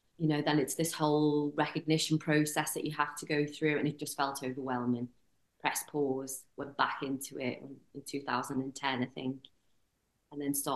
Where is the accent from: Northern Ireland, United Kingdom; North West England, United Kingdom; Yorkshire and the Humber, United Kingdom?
North West England, United Kingdom; Liverpool; now in London, United Kingdom; No, I'm from Liverpool.